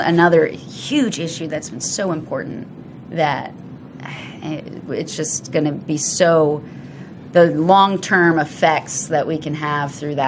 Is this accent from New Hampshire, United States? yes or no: no; Maryland, United States; I'm from Maryland.